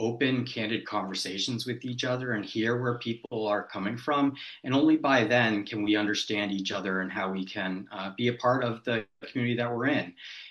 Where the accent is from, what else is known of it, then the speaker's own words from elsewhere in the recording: Massachusetts, United States; also born or lived in United Kingdom; So I grew up here in Massachusetts. I've lived a lot of places other than Massachusetts, both here in the United States as well as spending some time over in the United Kingdom.